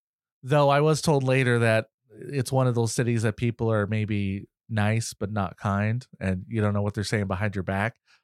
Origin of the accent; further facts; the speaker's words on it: Boston, Massachusetts, United States; And I say, well, I'm from Boston, where we talk trash to your face and then say nice things behind your back.